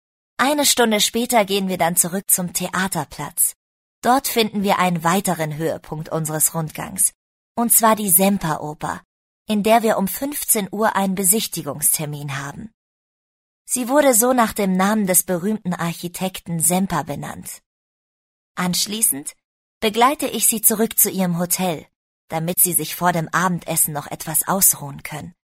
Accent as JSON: {"language": "German", "town": "Dresden", "region": "Saxony", "country": "Germany", "tie": "born or raised there", "said": "Ich bin Dresdnerin und wohne hier in einem Altbau direkt in der Innenstadt."}